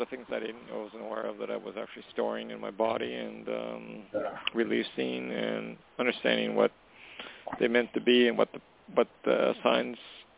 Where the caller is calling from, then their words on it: Canada; calling from Canada.